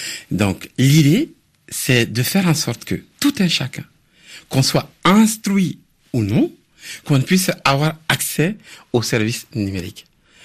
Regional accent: Mali; born there; Et au Mali, par exemple, mon pays natal

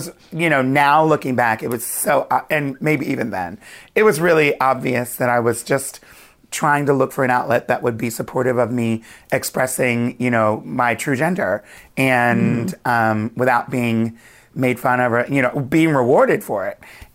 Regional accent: Wilmington, Delaware, United States; I grew up near Philly in Wilmington, Delaware.

